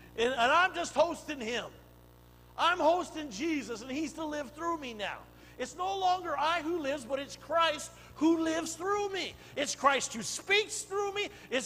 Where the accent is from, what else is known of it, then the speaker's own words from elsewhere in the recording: California, United States; I said, hey … from California.